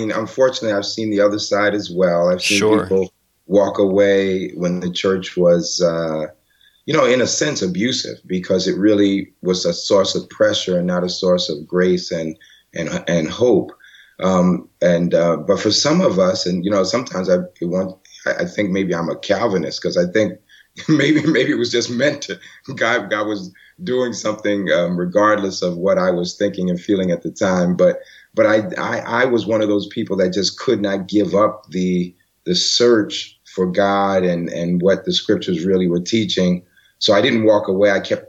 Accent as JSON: {"language": "English", "town": "Jamaica", "region": "New York", "country": "United States", "tie": "born or raised there", "also_born_or_lived": "Brooklyn, United States", "said": "And I was born in Jamaica, Queens, and lived there. And then we moved to a community near Springfield Gardens High School. And I commuted into Manhattan for high school. Later, I lived in Brooklyn, New York as an adult, a young adult."}